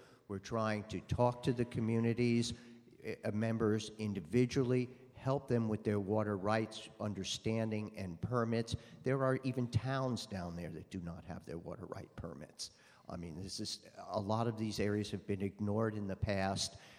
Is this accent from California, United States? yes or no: yes; Bryceland, California, United States; I'm from Bryceland, Southern Humboldt.